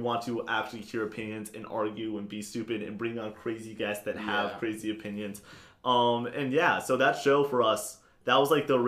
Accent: Massachusetts, United States; I'm from Massachusetts.

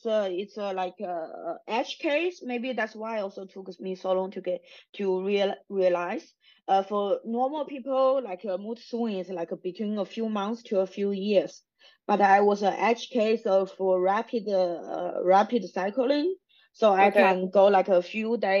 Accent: China; which I don't have because I come from China.

